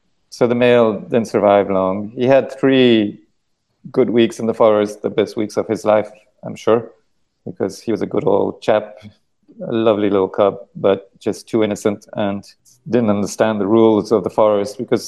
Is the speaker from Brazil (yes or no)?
no; Kuala Lumpur, Malaysia; also born or lived in Singapore / United States; now in France; I grew up in Kuala Lumpur in Singapore back in the 70s and early 80s. Then I went to the States for 3 years, did a bachelor in humanities, came back to France